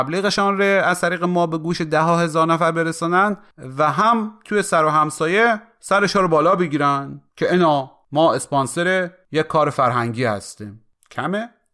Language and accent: Persian; Mashhad, Razavi Khorasan, Iran; accent: Mashhadi; برخلاف نظر خیلی ها که خودشان رو مشهدی و خراسانی میدنن، این لهجه ما اصلا غلیظ نیستا